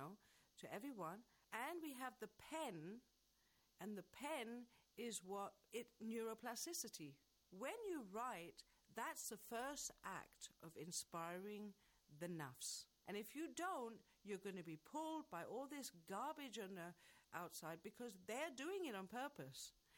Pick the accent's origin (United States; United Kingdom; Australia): United Kingdom; England; I'm from England and I live here.